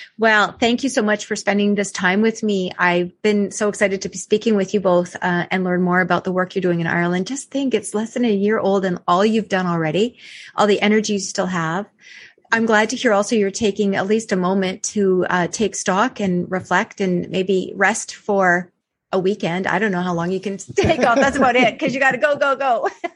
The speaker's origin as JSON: {"language": "English", "country": "Canada", "said": "I'm Canadian. I might do that."}